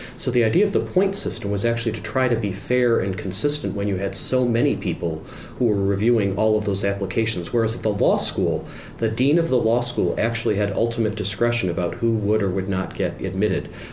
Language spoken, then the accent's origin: English; Michigan, United States; It turned out I'm from Michigan, so yes.